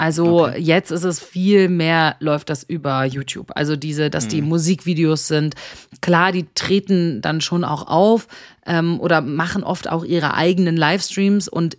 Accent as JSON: {"language": "German", "country": "Germany", "said": "da kann ich natürlich als Deutsche nur mutmaßen."}